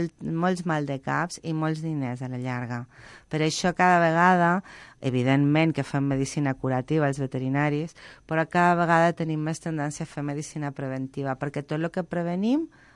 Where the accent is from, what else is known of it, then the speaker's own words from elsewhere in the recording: Zaragoza, Aragon, Spain; T'ho dic jo que sóc de Saragossa? Mai.